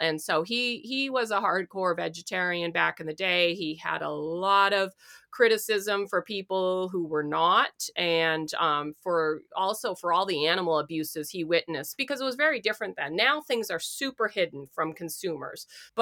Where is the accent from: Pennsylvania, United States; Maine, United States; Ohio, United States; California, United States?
Maine, United States; I grew up in Maine and nobody in any history class ever said, "Oh, and by the way, Ellen G. White."